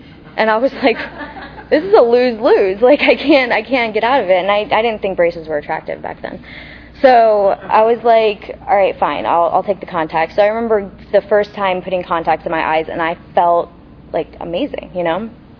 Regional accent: Tampa, Florida, United States; I grew up in South Tampa to amazing parents.

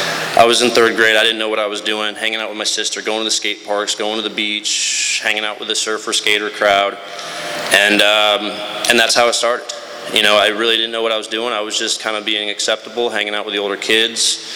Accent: Jupiter, Florida, United States; born there; I was born in Jupiter, Florida, and I thought my life was good, right?

